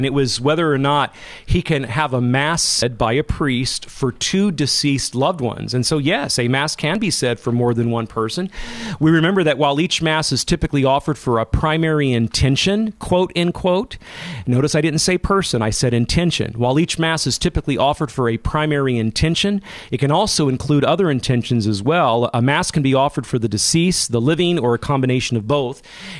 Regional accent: Modesto, California, United States; Yeah, I'm born and raised in Modesto area, up north in central North California.

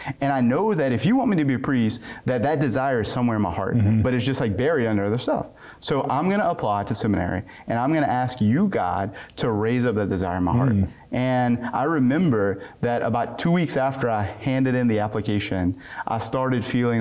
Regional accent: Louisiana, United States; Yeah, I'm just a Cajun boy from South Louisiana.

